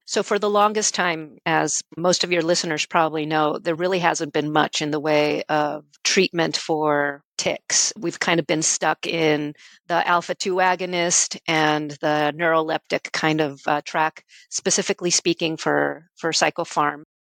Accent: Mexico City, Mexico; I am actually originally from Mexico City. That's where I did my medical training, my residency.

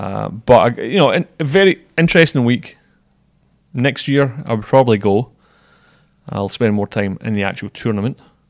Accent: Scotland, United Kingdom; I'm Scottish, so I wouldn't waste it.

